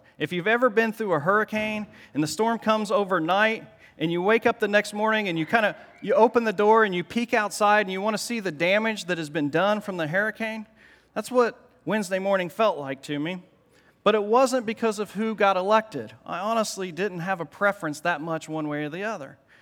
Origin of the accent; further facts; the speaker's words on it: Indiana, United States; but I'm from Indiana, and so we watch basketball. And I'm a Hoosier at heart.